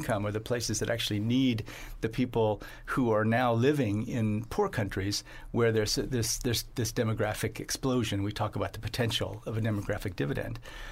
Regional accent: Iowa, United States; We grew up in Iowa. My father was a dentist, so we were relatively well off compared to most people.

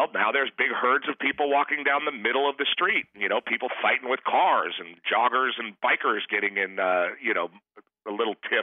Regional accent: San Pedro, California, United States; also born or lived in Rancho Palos Verdes; I grew up mostly in Rancho Palos Verdes and in San Pedro, which is kind of like the harbor where the ghetto meets the sea.

